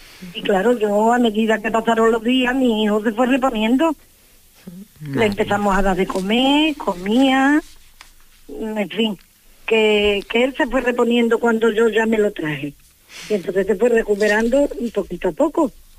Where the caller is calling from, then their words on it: La Palma del Condado, Andalusia, Spain; y soy de La Palma del Condado, provincia de Huelva, en Andalucía.